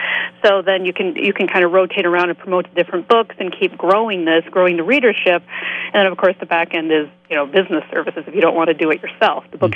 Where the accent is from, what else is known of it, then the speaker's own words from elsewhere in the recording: Madison, Wisconsin, United States; accent: Wisconsin; But yes, I grew up in Madison.